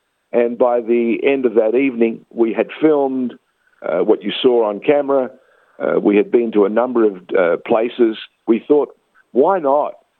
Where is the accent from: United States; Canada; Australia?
Australia; when they discovered that I was an Armenian from Australia